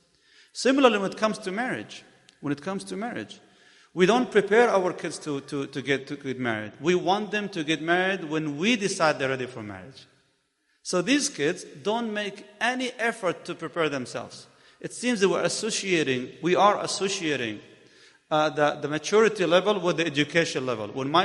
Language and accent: English; Dallas, Texas, United States; You see, I come from Dallas.